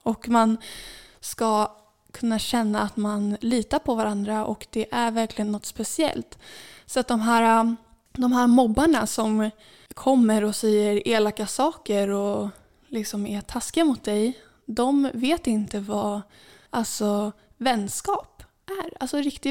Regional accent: Saltsjöbaden, Stockholm County, Sweden; En sak som jag minns i min uppväxt här i Saltsjöbaden, det var när jag var lite yngre och spelade i Saltsjöbaden basket

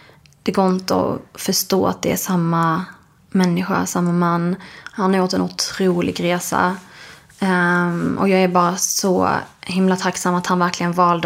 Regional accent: Skåne, Sweden; dels är jag uppväxt då i Skåne där det inte var så mycket andra sådana familjer där vi växte upp. Och jag hade ingen sån kontakt med släktingar i Irak.

